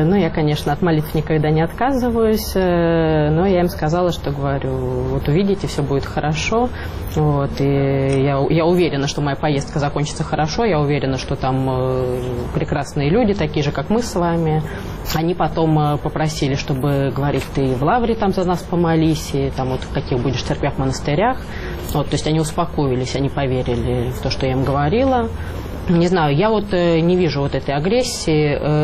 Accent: Moscow, Russia; узнав, что я из России, из Москвы

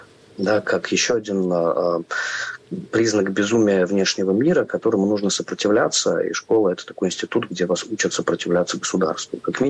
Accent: Penza, Penza Oblast, Russia; Мне довольно близкий, поскольку я родом из Пензы.

